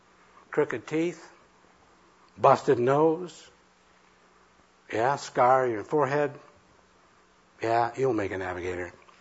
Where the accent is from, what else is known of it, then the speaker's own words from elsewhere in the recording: Iowa, United States; Now, I came from the Iowa farm. And the Saturday night bath was, that was it.